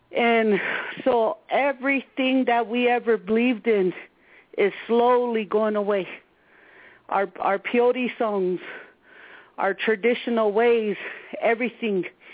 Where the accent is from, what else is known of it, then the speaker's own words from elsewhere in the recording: Wounded Knee, South Dakota, United States; I come from Wounded Knee.